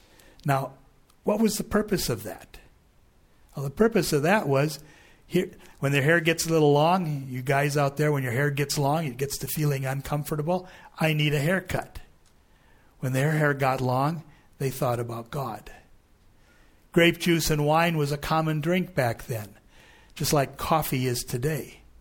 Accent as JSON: {"language": "English", "town": "Spooner", "region": "Wisconsin", "country": "United States", "said": "Just like I'm a Spoonerite. I'm an ite from Spooner."}